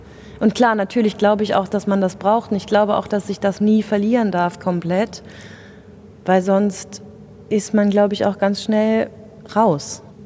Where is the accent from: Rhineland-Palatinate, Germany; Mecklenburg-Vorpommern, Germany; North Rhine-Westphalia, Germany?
Rhineland-Palatinate, Germany; Die wohnt nämlich noch in der schönen Pfalz, wo ich herkomme.